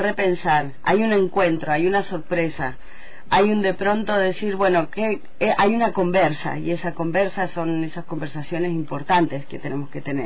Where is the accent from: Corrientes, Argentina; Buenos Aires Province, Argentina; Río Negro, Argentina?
Río Negro, Argentina; General Roca; moved away; also born or lived in Barcelona, Spain; es que yo me fui de aquí de Fischke cuando era General Roca hace 30 años